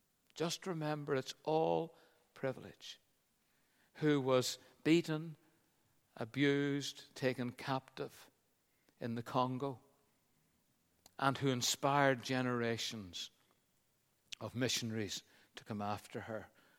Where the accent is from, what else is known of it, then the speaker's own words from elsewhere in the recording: Belfast, Northern Ireland, United Kingdom; And we said, "But we're from Belfast. We're used to bombs."